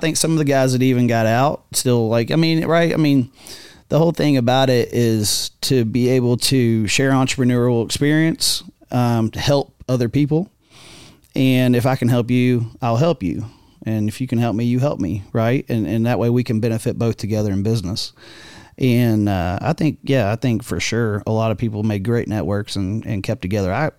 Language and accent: English; Huntington, West Virginia, United States; I grew up in Huntington and moved about 11 years ago. I only moved about 25 miles.